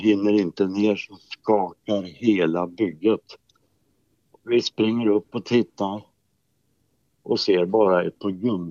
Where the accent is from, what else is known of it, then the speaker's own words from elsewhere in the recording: Värmland, Sweden; born there; Nere i Värmland, i norra Värmland.